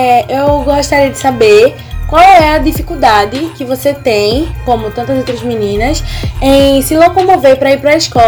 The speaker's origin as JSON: {"language": "Portuguese", "town": "Recife", "region": "Pernambuco", "country": "Brazil", "said": "sou recifense, faço parte do Grupo Curumim"}